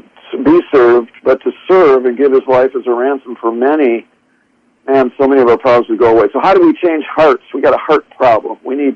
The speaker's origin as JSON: {"language": "English", "town": "Grand Rapids", "region": "Michigan", "country": "United States", "tie": "born or raised there", "said": "But I was raised here in the Grand Rapids, Michigan area, and those that know this area, historically, it's largely Dutch. Christian Reformed was our background"}